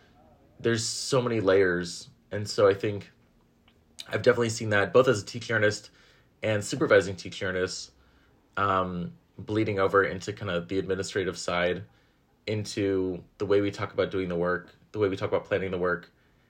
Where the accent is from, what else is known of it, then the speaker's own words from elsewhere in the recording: Berkeley, California, United States; I grew up in Berkeley. My parents were two hippie therapists who met at UC Santa Cruz in an intro to Marxism class.